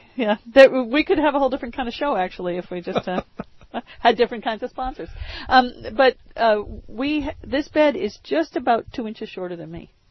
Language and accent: English; Maine, United States; I skied all the time because I grew up in Maine.